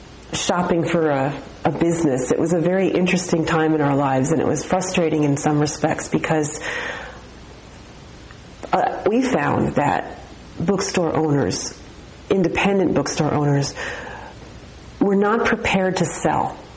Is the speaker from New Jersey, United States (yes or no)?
yes; Piscataway, New Jersey, United States; They're in my hometown of Piscataway, New Jersey.